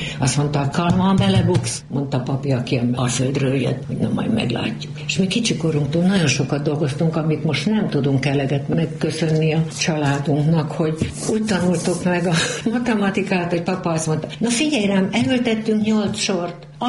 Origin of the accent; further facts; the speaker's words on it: Palócföld, Hungary; Ez megint csak az, hogy a palótságot, én nem születtem palócnak, de azzá váltam. Mert ez a kultúra vett körül. Ízig, vérig palócnak mondom magam.